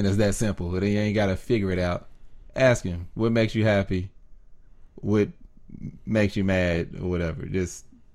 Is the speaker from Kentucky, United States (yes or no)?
yes; Kentucky, United States; moved away; I'm from Kentucky. In the South, everybody speaks.